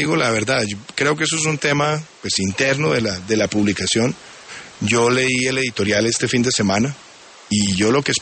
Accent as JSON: {"language": "Spanish", "country": "Colombia", "said": "como colombianos nosotros tengamos claro"}